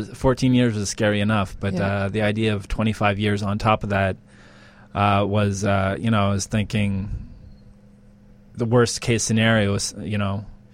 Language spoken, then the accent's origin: English; Ottawa, Ontario, Canada; I'm from Ottawa, and I was arrested on June 18th, 6 years ago today, in 2010